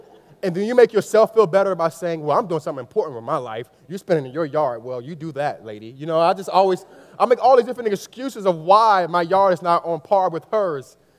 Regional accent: Miami, Florida, United States; most people know I'm from Miami, right? So I'm a kind of a city boy, so I don't know a lot about different yard work or anything like that.

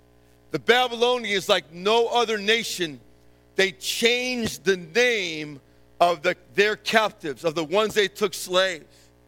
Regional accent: Northeast, United States; born there; You see, I was born in the Northeast between Yale and Harvard.

